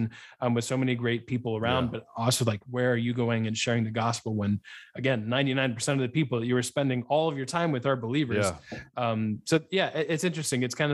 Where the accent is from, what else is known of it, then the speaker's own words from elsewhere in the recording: Ohio, United States; fields basically surrounding my house about 30 minutes west of Columbus. So yeah, I grew up in Ohio.